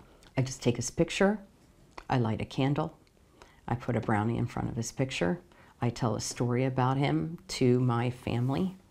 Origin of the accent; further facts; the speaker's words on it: East Coast, United States; And B, because I'm from the East Coast, but I started doing this stuff when I was on the West Coast where it was warm on Christmas